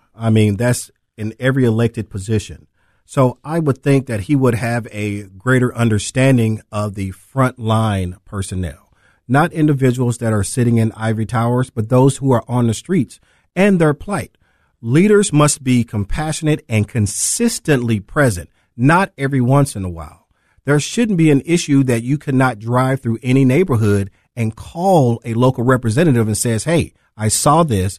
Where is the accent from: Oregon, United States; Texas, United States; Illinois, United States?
Illinois, United States; East St. Louis; born there; also born or lived in Earl, Arkansas; so when I was born in East St. Louis and I used to come back to Earl, Arkansas, they still had sharecropping.